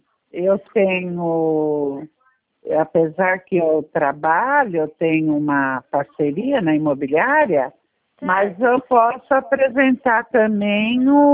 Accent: Peruíbe, São Paulo, Brazil; Ah, tá, porque eu sou de Peruíbe, 13, viu?

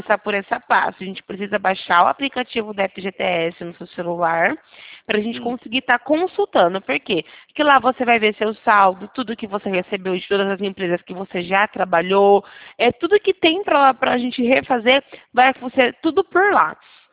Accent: São Paulo, Brazil; Eu sou aqui de São Paulo.

